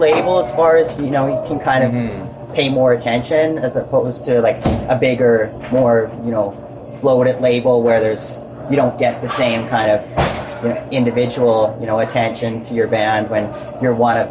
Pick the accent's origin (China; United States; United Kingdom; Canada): Canada; Saskatoon, Saskatchewan; I'm from Saskatoon.